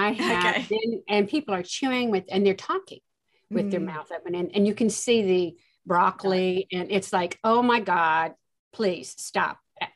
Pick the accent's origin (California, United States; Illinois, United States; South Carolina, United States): South Carolina, United States; also born or lived in Tennessee; I mean, I was born in Tennessee, but I was reared in South Carolina.